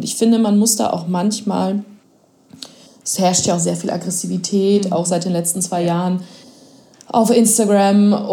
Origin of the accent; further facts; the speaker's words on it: North Rhine-Westphalia, Germany; meine Kindheit in Ostwestfalen in den 90ern.